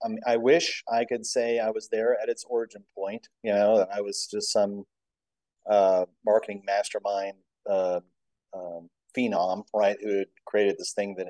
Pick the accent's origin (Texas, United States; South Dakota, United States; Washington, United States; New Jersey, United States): Texas, United States; Houston; also born or lived in Austin; I'm originally from Texas and really much of a kind of city kid, really growing up mostly in Houston and Austin